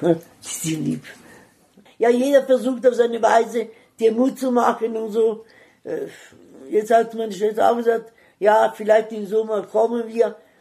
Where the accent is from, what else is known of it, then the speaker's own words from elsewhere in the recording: Veneto, Italy; German is a second language; moved away; Ja, meine Heimat. Kleine Ortschaft in die Berge, Cortina d'Ampezzo. Also ich bin 22 Kilometer weiter, also Richtung Belluno.